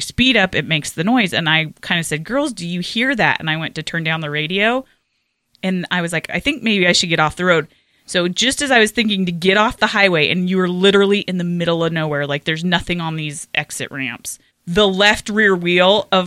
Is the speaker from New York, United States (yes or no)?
no; Colorado, United States; So I'm from Colorado.